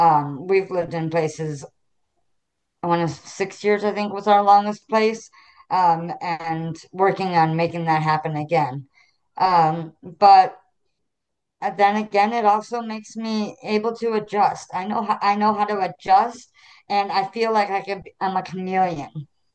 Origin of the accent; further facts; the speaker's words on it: Illinois, United States; also born or lived in St. Louis, United States; So I grew up, or I was born in St. Louis. But we lived on the Illinois side in Southern Illinois.